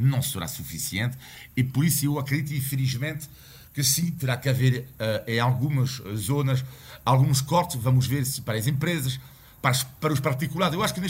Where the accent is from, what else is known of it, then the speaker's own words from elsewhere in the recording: France; Portuguese is a second language; eu sou francês.